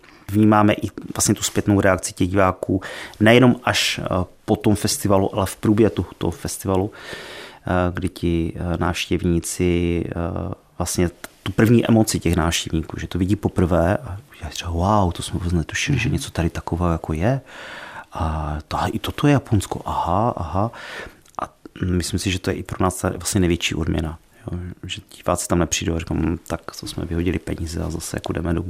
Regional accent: Poruba, Moravian-Silesian Region, Czechia; Já jsem z elektrikář z Poruby.

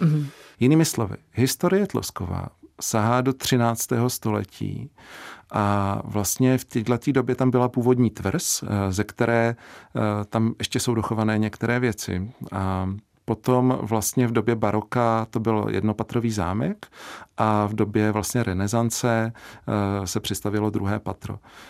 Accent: Prague, Czechia; já jsem z Prahy, že jo, takže já tam dojíždím

